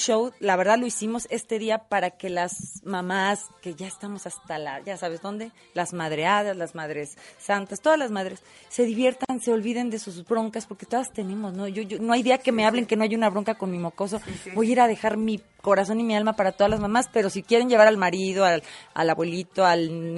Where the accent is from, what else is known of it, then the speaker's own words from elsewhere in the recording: Rioverde, San Luis Potosí, Mexico; Es que no me tuvo allá en Río Verde y allá no, que amo mi pueblo, pero el inglés.